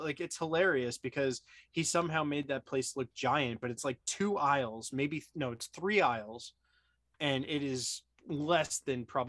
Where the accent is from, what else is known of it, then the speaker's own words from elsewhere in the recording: Red Bank, New Jersey, United States; Okay, so I was born and raised in Red Bank, New Jersey.